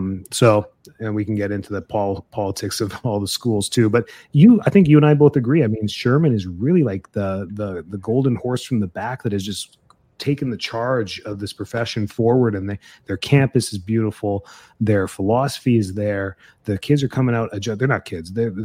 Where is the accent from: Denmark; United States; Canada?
Canada; You know my story. I'm from Canada and now I'm here.